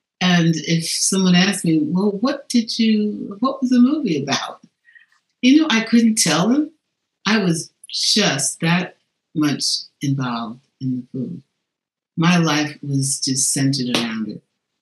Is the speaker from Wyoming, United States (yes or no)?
no; New York City, New York, United States; I'm from New York, the Bronx, New York